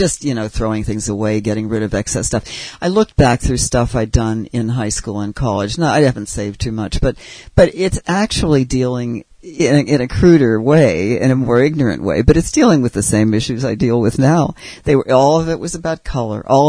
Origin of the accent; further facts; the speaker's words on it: Pittsburgh, Pennsylvania, United States; And then I think early on in school, I grew up in Pittsburgh.